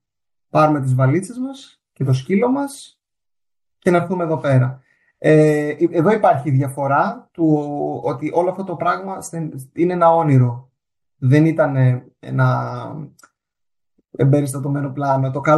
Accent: Athens, Attica, Greece; now in Denmark; για μένα που μεγάλωσα στην Αθήνα

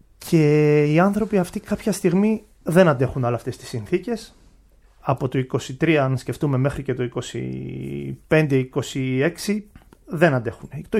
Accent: Ptolemaida, Western Macedonia, Greece; born there; Εγώ γεννήθηκα στην Πτολεμαϊδα, μια πόλη που είναι λιγνητορυχική πόλη.

